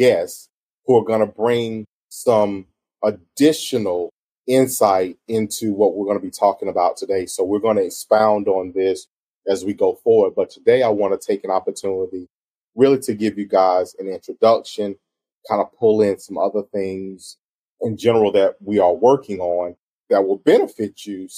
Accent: Mullins, South Carolina, United States; I hosted a town hall meeting to the extent in what is my hometown of Mullen, right? So Marion County in South Carolina.

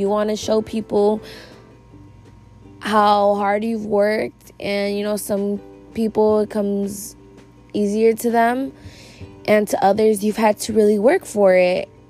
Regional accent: Chicago, Illinois, United States; I'm 20 years old. I'm a Latina, born and raised in Chicago.

